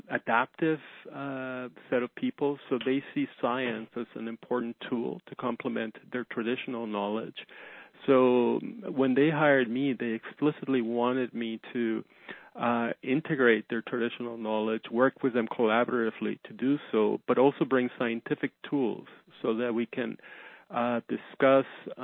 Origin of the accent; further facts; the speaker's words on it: Mexico City, Mexico; moved away as an adult; now in Canada; I was born in Mexico City. And then we immigrated to Canada. I had finished high school in Mexico City